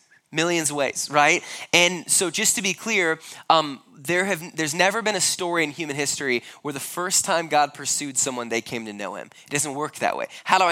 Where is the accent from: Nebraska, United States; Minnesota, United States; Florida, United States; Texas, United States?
Nebraska, United States; We're both from Nebraska, ended up having to fly to South Africa to meet each other.